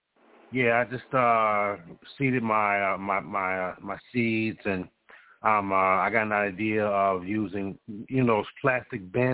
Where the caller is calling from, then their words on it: United States; the Cherokee Indian from America. Loving my land, 10 toes down.